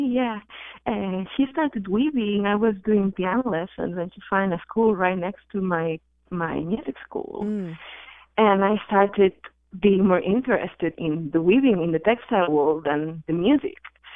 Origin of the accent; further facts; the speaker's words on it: Barcelona, Catalonia, Spain; English is a second language; I'm from Spain. I'm from Barcelona.